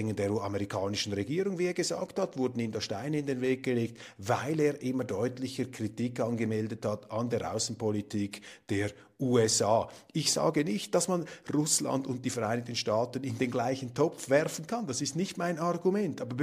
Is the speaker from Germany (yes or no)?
no; Switzerland; Aber meine Damen und Herren, wir als Schweizer, wir als Kleinstaatler, wir dürfen doch nicht größenwahnsinnig werden.